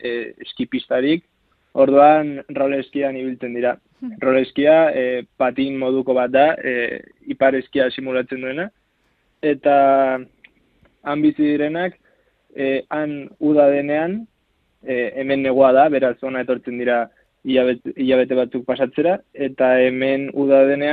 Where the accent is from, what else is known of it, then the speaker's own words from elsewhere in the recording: Basque Country, Spain; also born or lived in Brazil / Navarre; Ni han jaio nintzen Brasilen, eta bi urterekin ona etorri nintzen Euskal Herrira. Eta hori hasieran Gipuzkoan bizi ginen, gero Nafarroa joan ginen, Izabara, Belaguan, eta orain Etxaurin bizi nahi.